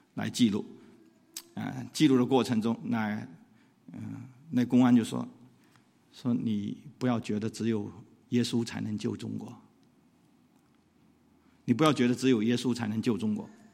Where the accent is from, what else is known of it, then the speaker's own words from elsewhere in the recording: United States; 我们是美国人，我们只有护照没有身份证